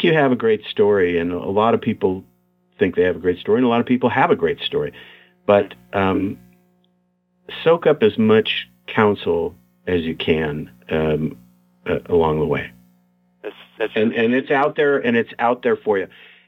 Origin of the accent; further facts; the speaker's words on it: United States; as an American, can I write convincingly about the Troubles